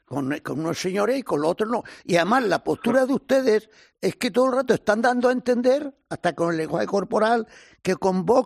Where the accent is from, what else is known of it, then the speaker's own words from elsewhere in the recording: Andalusia, Spain; Primero, como andaluz, desearle éxito cuando formen gobierno